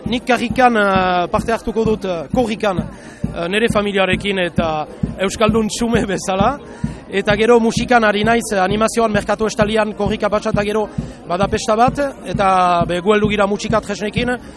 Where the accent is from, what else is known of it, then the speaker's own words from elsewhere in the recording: Nouvelle-Aquitaine, France; Basque is a second language; euskaldun ez izaitea eta hemen Baxenafarroako eialaren bizitzea eta horkoa izaitea sortzez.